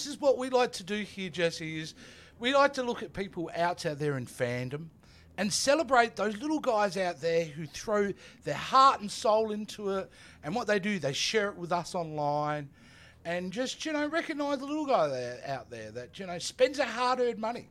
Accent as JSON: {"language": "English", "country": "Australia", "said": "I'm Australian. No, we're the only ones who have platypus."}